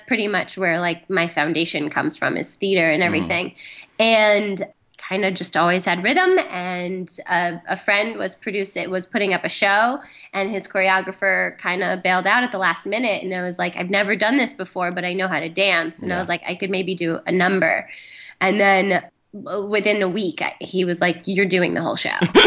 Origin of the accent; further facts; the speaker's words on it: Mahopac, New York, United States; I'm originally from Mayapack, New York. It's like a small town about an hour north of New York City.